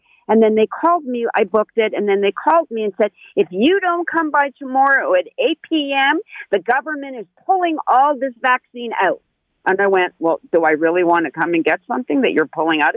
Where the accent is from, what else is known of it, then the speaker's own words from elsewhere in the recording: Toronto, Ontario, Canada; I love being Canadian. I love being from Toronto. I just turned 60 last week.